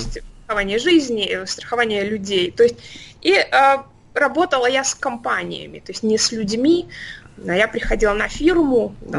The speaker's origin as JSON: {"language": "Russian", "region": "Minsk", "country": "Belarus", "said": "я начала работу удаленно в Беларуси, я из Минска."}